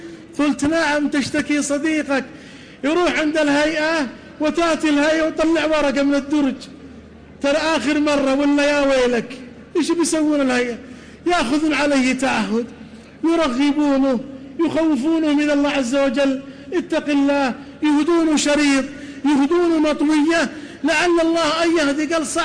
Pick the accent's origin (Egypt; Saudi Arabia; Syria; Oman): Saudi Arabia; Medina, Medina Province; وعندنا في الحجاز في المدينة يقولون